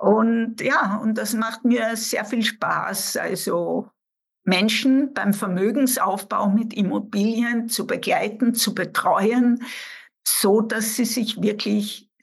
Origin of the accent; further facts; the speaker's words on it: Vienna, Austria; also born or lived in Germany; ich komme aus Wien. Ich bin jetzt stolze 74 Jahre alt inzwischen.